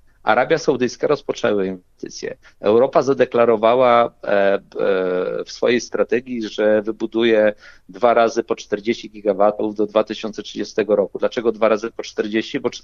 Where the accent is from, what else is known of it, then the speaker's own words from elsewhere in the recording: Pomeranian Voivodeship, Poland; jestem z Trójmiasta